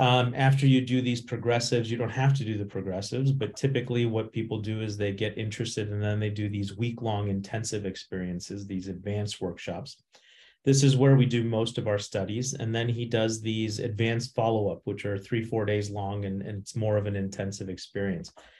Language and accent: English; Midwest, United States; also born or lived in India; I was born in India, grew up in the Midwest, went to college in the Midwest at a liberal arts school